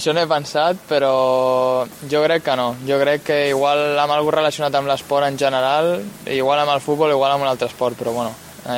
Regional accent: Valls, Catalonia, Spain; also born or lived in Reus / Valencia; now in Sabadell, Spain; vaig començar de petit, que m'agradava molt, vaig començar jugant al meu poble, a Valls.

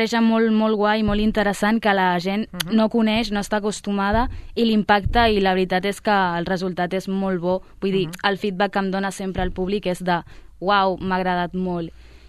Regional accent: Uruguay; la meva infància a l'Uruguai ha estat una mica com potent.

